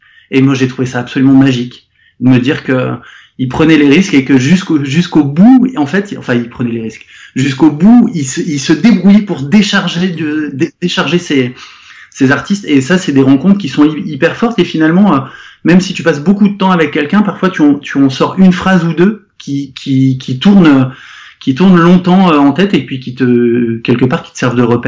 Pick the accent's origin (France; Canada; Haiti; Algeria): France; the Alps; parce que moi je suis pas du tout de la région, j'ai grandi dans les Alpes